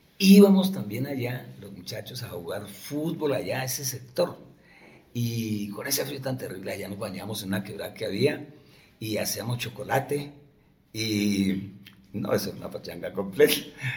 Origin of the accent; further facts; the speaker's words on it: Bogotá, Colombia; also born or lived in San Isidro; cuando mis padres vinieron acá, yo tenía por ahí unos 4 años, vinimos de allí de San Isidro, como el 20 de julio, y me acuerdo del borde del... de Bogotá, borde sur de Bogotá.